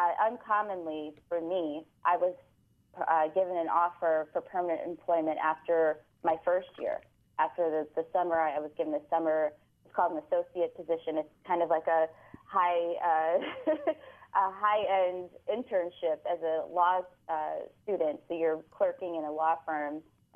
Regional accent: Detroit, Michigan, United States; I'm from Detroit.

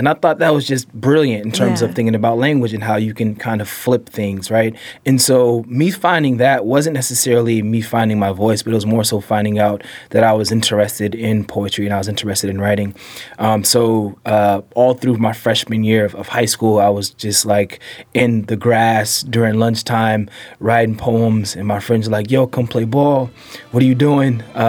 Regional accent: Oakland, California, United States; Yeah, so pretty much half of my time was spent in East Oakland. The other half was in West Oakland.

